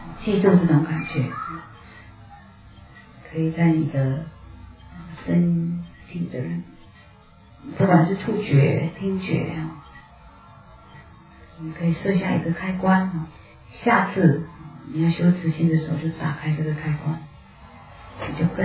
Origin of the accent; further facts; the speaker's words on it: China; 像我们中国人通常都很客气，对不对？很谦卑啊。